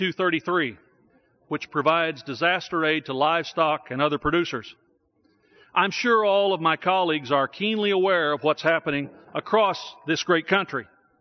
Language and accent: English; Oklahoma, United States; Just yesterday in my home state of Oklahoma, we had temperatures topping out at 115 degrees.